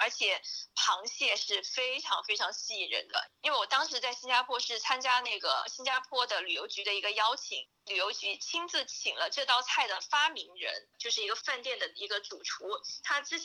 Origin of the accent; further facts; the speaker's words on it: Hunan, China; 因为我是湖南人，然后湖南人那种辣就真的是辣到你头皮发麻。